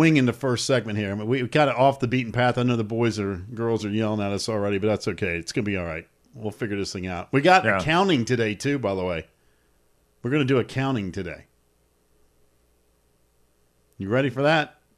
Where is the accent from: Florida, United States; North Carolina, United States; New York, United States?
North Carolina, United States; And again, growing up in North Carolina, that was just part of the gig, man.